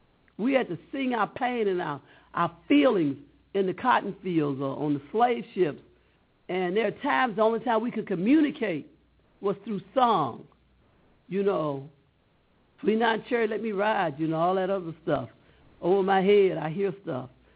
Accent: Southern United States, United States; cause I grew up in the South

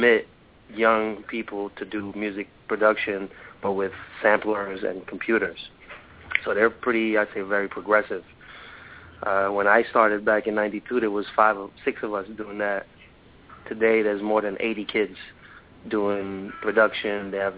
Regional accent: Paris, Île-de-France, France; moved away as an adult; now in United States; Well, basically, I'm originally from France, Paris, France, and I came probably, I said, 92, started college as a music major doing production.

